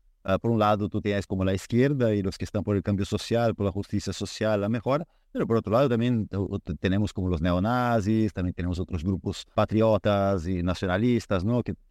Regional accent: Brazil; now in Chile; a pesar de que soy brasileño, pero vivo en Chile.

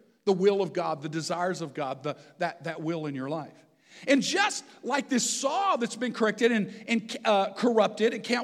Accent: Texas, United States; I grew up in Texas. All saws were called skill saws, no matter who made them, okay?

